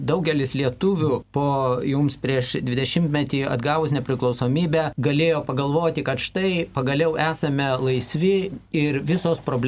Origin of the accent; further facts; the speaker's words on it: Brazil; Lithuanian is a second language; now in Lithuania; esu iš Brazilijos